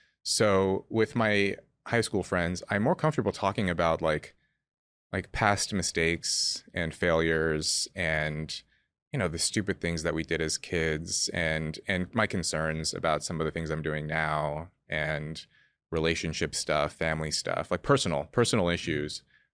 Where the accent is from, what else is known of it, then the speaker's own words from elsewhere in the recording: California, United States; and this is common where I grew up in California, none of the six of us were raised by both of our birth parents.